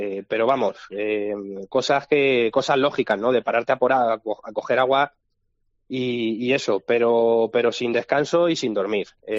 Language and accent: Spanish; Los Navalucillos, Castilla-La Mancha, Spain; pues salgo de Los Navalucillos en Toledo, que es mi pueblo